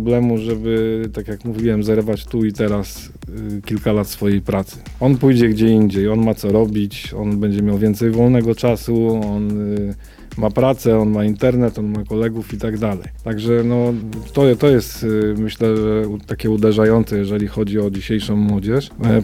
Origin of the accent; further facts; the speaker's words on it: Szczecin, West Pomeranian Voivodeship, Poland; nie udało się utworzyć tej szkoły u nas w Szczecinie, więc najbliższa znajdowała się prawie 600 km dalej